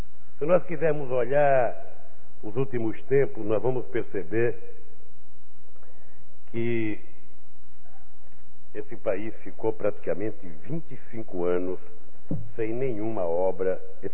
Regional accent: Brazil; Mas eu saio daqui realizado como homem, como brasileiro e como presidente da República.

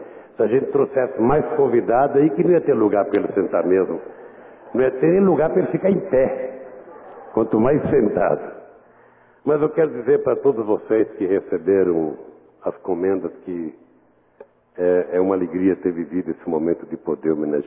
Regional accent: Pernambuco, Brazil; Que é uma vergonha eu, como pernambucano, não conhecer.

